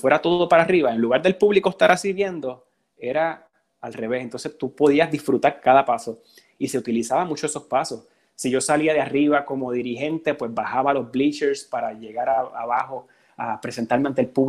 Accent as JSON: {"language": "Spanish", "country": "Puerto Rico", "said": "me permitieron utilizar mi acento de nuevo, que me permitan utilizar el acento y mi, de la manera que uno es como puertorriqueño, como hispano, como latino"}